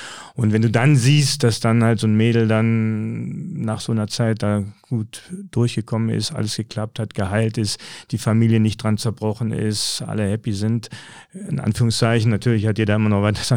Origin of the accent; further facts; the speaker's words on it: Berlin, Germany; also born or lived in Franconia / Stuttgart; now in Aachen, Germany; Ich bin in der Nähe von Nürnberg geboren in Franken und dann in Berlin aufgewachsen. Von Berlin wieder zurück nach Franken, nach Stuttgart und dann seit 75 in Aachen